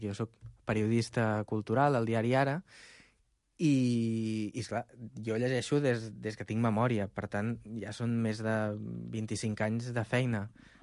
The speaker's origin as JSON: {"language": "Catalan", "town": "Barcelona", "region": "Catalonia", "country": "Spain", "said": "és la meva ciutat i, a més, diguéssim que ara mateix, estant a Ràdio Estel, estic, diguéssim, molt content perquè sóc de Sants."}